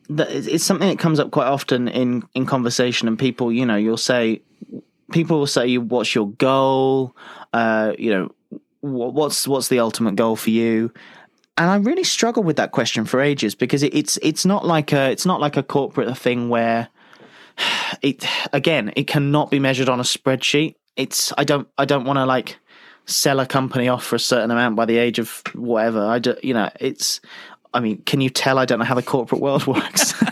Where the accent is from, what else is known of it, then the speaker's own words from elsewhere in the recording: United Kingdom; My accent probably did half the work for me. I feel like that the novelty of being a British person really helped me there.